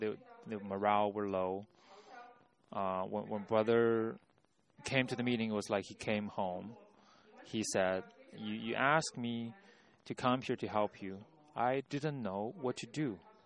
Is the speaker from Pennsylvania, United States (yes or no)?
no; San Francisco, California, United States; from San Francisco. I was saved in 1987.